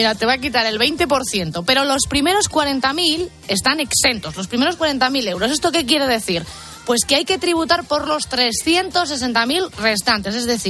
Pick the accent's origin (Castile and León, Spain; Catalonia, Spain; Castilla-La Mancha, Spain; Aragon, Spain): Castile and León, Spain; somos los de Castilla y León